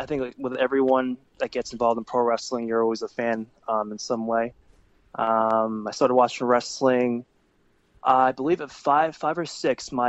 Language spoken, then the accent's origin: English; New York, United States; born there; I was born in New York. My parents came to the States around the 80s.